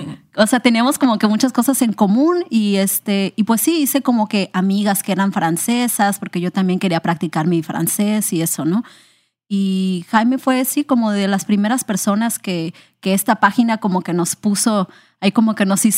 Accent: Manzanillo, Colima, Mexico; also born or lived in Puerto Vallarta / Zihuatanejo; yo soy del estado de Colima, en México. Yo nací en Manzanillo y toda mi vida, pues como que en mi infancia nos estuvimos mudando mucho por el trabajo de mi papá.

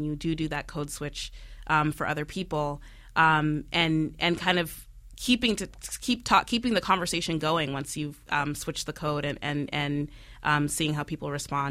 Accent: Boston, Massachusetts, United States; I'm from Boston. I am a fourth generation Black New Englander.

